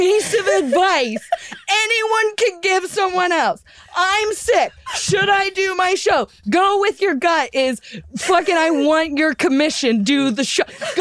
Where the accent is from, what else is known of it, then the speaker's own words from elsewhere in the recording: Greenville, Ohio, United States; now in London, United Kingdom; I live in central London and get paid to make people laugh. And I'm from Greenville, Ohio, where a lot of people I graduated with stayed within the area or town of which I live and maybe have never even left the country.